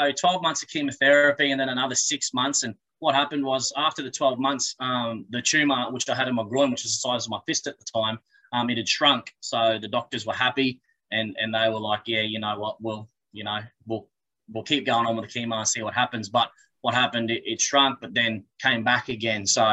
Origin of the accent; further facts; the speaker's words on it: Rockhampton, Queensland, Australia; Mate, I'm from Rocky. I'm still in Rockhampton, so that's central Queensland.